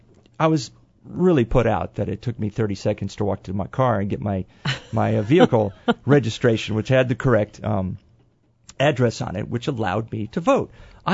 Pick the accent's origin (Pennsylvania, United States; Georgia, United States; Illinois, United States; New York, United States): Illinois, United States; Illinois, my home state